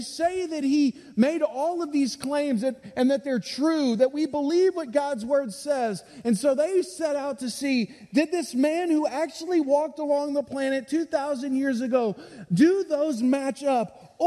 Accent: Missouri City, Texas, United States; I grew up outside of Houston, Texas, in Missouri City. We went to First Baptist Church every time the doors were open.

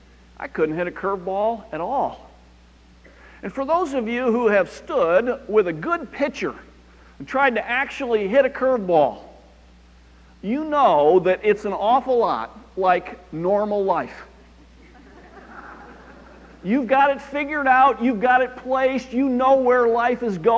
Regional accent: Midwest, United States; growing up in the Midwest, when the boys were little, they played fast pitch softball.

